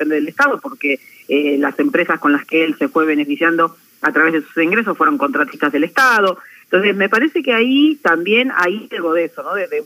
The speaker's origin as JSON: {"language": "Spanish", "country": "Argentina", "said": "para nosotros es un capital importante como argentinos."}